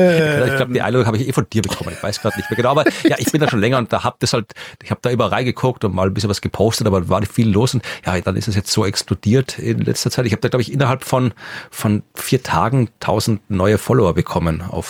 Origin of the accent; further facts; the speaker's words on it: Austria; bei uns in Österreich war das ein großes Medienereignis